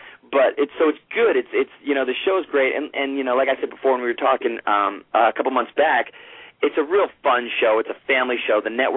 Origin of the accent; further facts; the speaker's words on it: Rumford, Rhode Island, United States; I mean, I'm from Rumford, Rhode Island, this little town in Rhode Island.